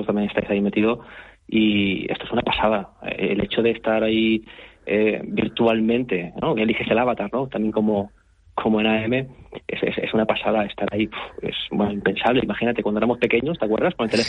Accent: Canary Islands, Spain; moved away as an adult; yo soy canario en peligro de extinción, como me dijo uno una vez. Bueno, antes que nada, yo salí de Canarias con 19 años.

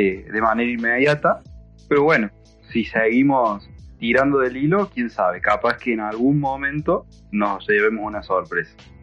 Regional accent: Córdoba, Argentina; Yo soy de Córdoba Capital, de Argentina. Ciudad que se caracteriza por tener un dialecto bastante difícil de comprender.

